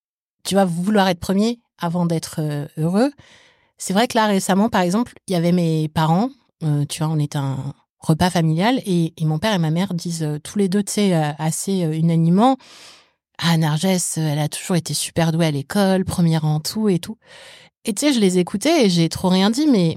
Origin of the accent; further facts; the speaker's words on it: France; also born or lived in Morocco; je suis française, marocaine et panafricaine.